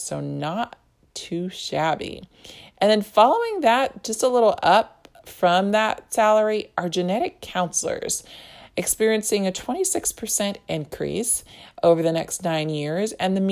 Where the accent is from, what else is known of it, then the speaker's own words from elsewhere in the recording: California, United States; Perhaps not in my home state of California